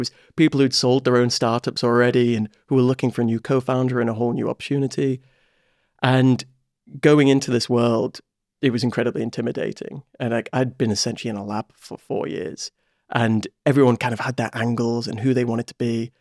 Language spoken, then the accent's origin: English; Warrington, North West England, United Kingdom; I didn't grow up in Scotland. I'm actually from Cheshire, Warrington.